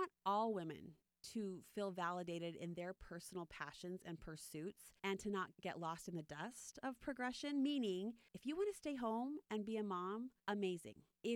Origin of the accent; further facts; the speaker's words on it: Utah, United States; I was born and raised in Utah